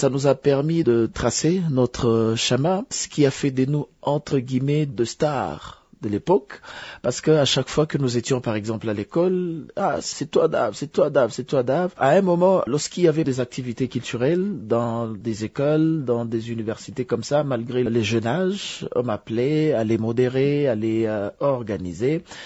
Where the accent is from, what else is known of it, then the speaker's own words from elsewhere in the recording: Bukavu, South Kivu, DR Congo; Nous sommes également natifs de cette ville de Bukavu, mais on circule un peu partout à travers le pays.